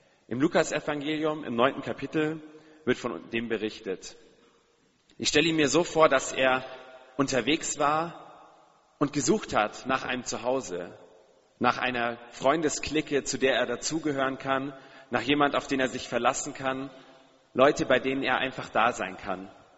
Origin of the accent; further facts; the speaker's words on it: Amberg, Bavaria, Germany; Meine Heimat ist auf jeden Fall natürlich da, wo ich herkomme. Aus Amberg, in der Oberpfalz, mein Elternhaus, meine Eltern.